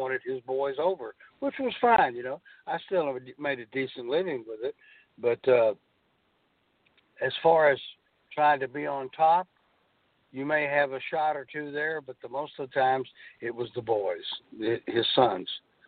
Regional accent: Dallas, Texas, United States; And besides, I was from Dallas, so I enjoyed being there anyway.

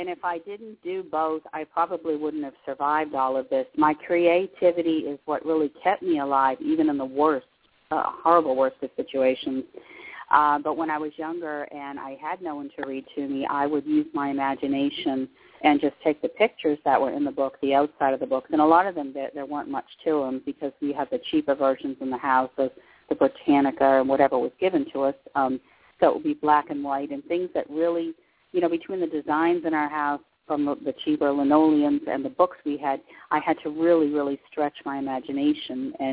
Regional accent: Westford, Massachusetts, United States; I grew up on the East Coast. I grew up in a very small town called Westford, Mass. It's on the outskirts of Boston. I lived in that town up until I got married when I was 19.

